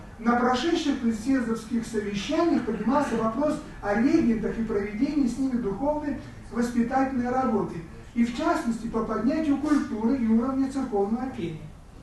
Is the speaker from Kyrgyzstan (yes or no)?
yes; Bishkek, Kyrgyzstan; поскольку я родился и вырос во Фрунзе